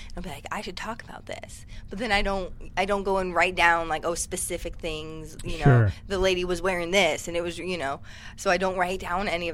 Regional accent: Spokane, Washington, United States; I'm from Spokane.

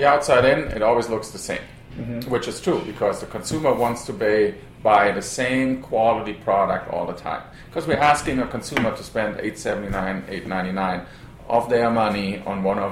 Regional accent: Cologne, North Rhine-Westphalia, Germany; I mean, since I'm from Cologne, of course, a Kölsch beer would be

